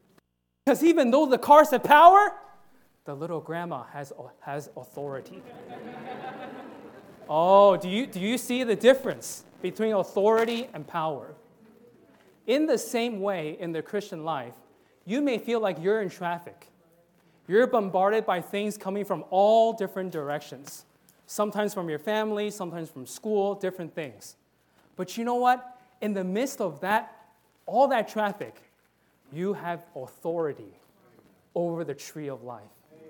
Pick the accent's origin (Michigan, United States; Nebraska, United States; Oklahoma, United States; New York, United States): New York, United States; New York City; You know, for example, I'm from New York City